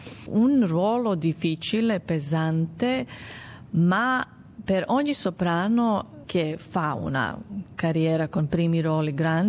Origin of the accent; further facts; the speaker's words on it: Serbia; Italian is a second language; Con Abigail mi ha portato tante porte anche fuori dal mio paese. Era un difficile tempo, perché siamo stati in sanzie e Serbia non ho potuto viaggiare, devo avere ogni volta visa per Italia, per Germania, per ogni paese.